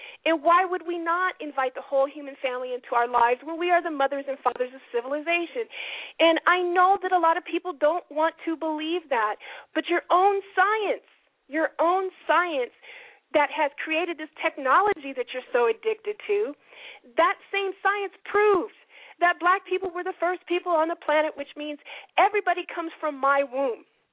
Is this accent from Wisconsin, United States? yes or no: no; Montana, United States; I grew up in Montana, nothing but white folks.